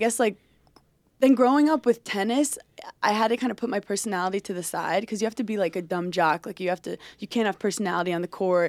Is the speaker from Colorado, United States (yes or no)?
no; Brooklyn, New York, United States; I grew up in Brooklyn.